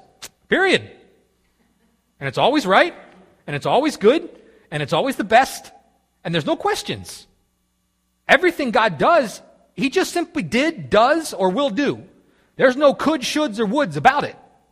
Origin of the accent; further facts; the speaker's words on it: Pennsylvania, United States; Growing up in Pennsylvania pretty much my whole life.